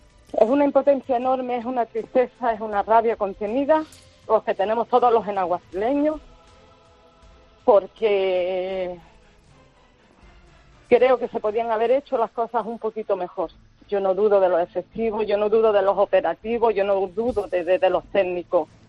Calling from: Genalguacil, Andalusia, Spain; Yo estoy en Estepona, pero soy de Generalguacil.

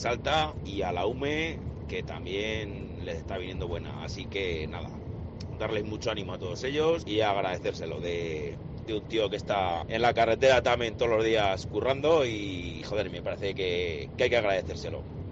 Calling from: Zaragoza, Aragon, Spain; de Zaragoza.

